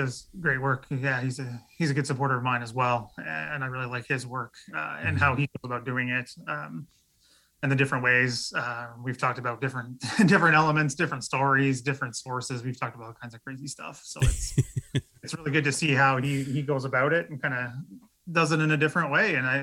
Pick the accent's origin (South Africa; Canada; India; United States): Canada; obviously support Canadian because I am Canadian, work in Canada and everything.